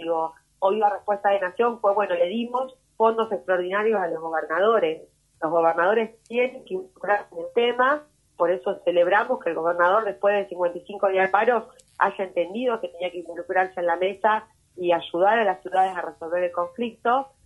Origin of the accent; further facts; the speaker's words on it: Rosario, Santa Fe, Argentina; en mi caso como rosarina y con el compromiso con los rosarinos que tengo, voy a estar defendiendo y levantando esa bandera de defensa de Rosario.